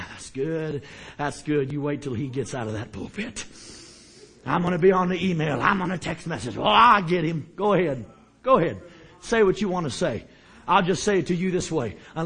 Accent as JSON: {"language": "English", "region": "Ohio", "country": "United States", "said": "I'm from Ohio, okay? Ohioans, I very rarely ever saw them shout."}